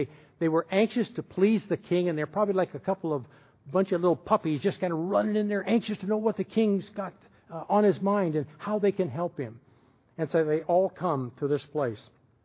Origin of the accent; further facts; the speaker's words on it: Portland, Oregon, United States; When I was growing up in Portland, a couple of times I would ride my bike up to 82nd Street